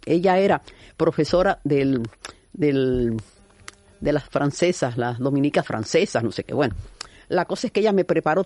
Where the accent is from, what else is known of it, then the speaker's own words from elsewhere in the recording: Cienfuegos, Cuba; moved away as an adult; Sí, pues fue mi infancia, a los 19 años cuando me fui de Cienfuegos.